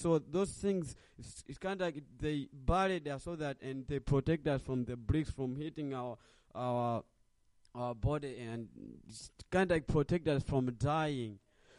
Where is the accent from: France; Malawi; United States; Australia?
Malawi; I'm originally from Malawi, and I grew up in a family of four, my mom, my dad, and my two sisters and a brother.